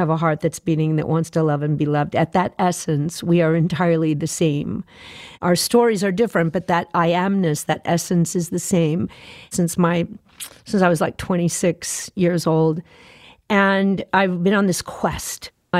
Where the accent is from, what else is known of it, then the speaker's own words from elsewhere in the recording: Fort Worth, Texas, United States; And T-Bone and I grew up together in Fort Worth, and he made the first recording of my voice when we were both like 17.